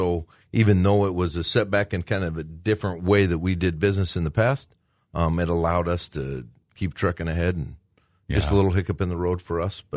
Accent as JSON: {"language": "English", "region": "Nebraska", "country": "United States", "moved": "as an adult", "said": "Originally, I'm from Western Nebraska."}